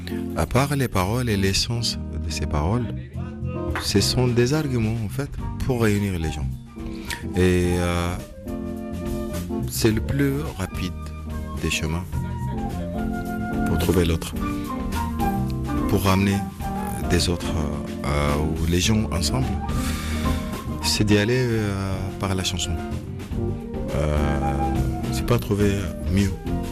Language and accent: French; Darfur, Sudan; born there; French is a second language; Tout le monde connaît très bien Darfour, c'est là où je suis né, c'est de là où je suis venu du Soudan.